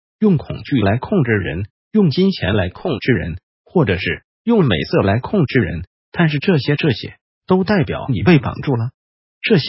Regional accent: Taiwan; 我们台湾人真的超会演戏的

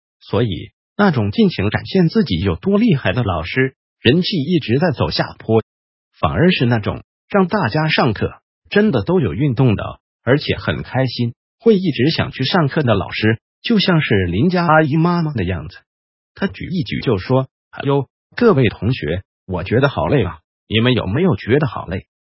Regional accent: Taiwan; 这种情况我们台湾人教授你表达了

